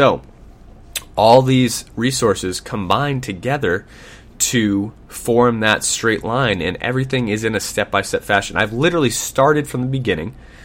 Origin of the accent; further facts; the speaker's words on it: Boston, Massachusetts, United States; now in Sacramento, United States; I'm in Sacramento. I'm originally from Boston.